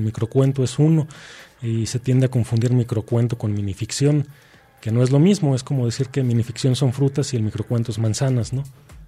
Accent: Jalisco, Mexico; bueno, porque somos de Jalisco, ¿no?

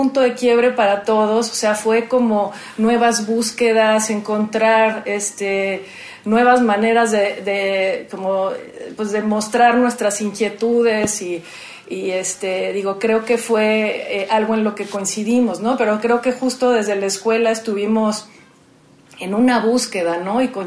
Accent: Guadalajara, Jalisco, Mexico; Soy tapatía.

